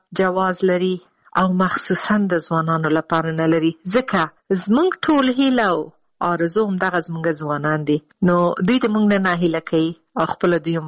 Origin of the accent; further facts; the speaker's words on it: Afghanistan; moved away; دا چې زه د افغانستان باندې یم، زه ورځې شمیرم چې زه بیرته کله خپل ملک ته ځم